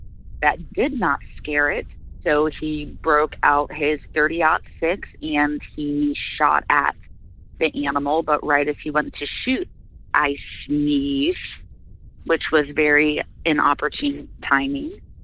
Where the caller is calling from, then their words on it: Ohio, United States; I'm calling from Ohio.